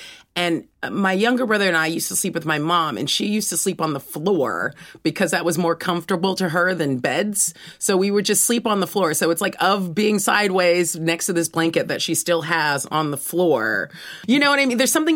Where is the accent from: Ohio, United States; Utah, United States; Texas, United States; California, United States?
California, United States; Los Angeles; born there; I was born in Los Angeles, California.